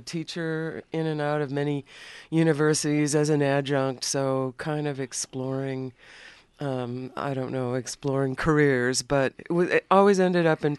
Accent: Madison, Wisconsin, United States; I grew up in the Midwest in Madison, Wisconsin.

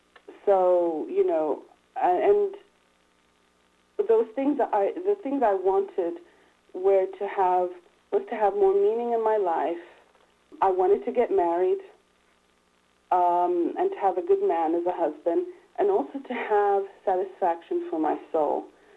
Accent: Australia; also born or lived in Europe; and I was born in Australia and spent, part of my youth in Europe.

